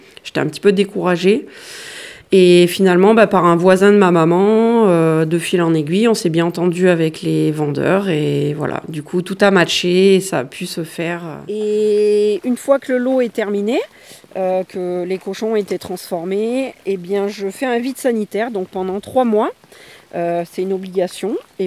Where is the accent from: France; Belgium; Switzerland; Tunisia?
France; Alboussière, Auvergne-Rhône-Alpes; also born or lived in Isère; j'ai 38 ans, je suis originaire d'Alboussière. J'ai vécu 10 années dans l'Isère